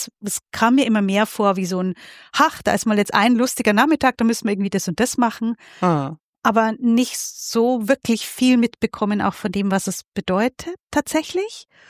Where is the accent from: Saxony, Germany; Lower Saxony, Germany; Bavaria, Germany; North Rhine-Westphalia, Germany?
Bavaria, Germany; Ich komme aus der Holledau.